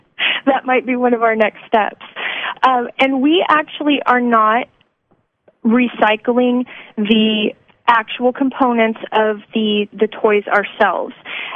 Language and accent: English; Fremont, California, United States; Yeah, I'm a Bay Area girl by origin. And I grew up in California in the drought years